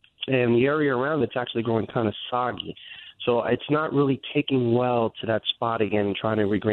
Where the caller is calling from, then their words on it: Egg Harbor Township, New Jersey, United States; I'm calling from Egg Harbor Township, which is about Egg Harbor Township, New Jersey, which is about 15 miles outside of Atlantic City.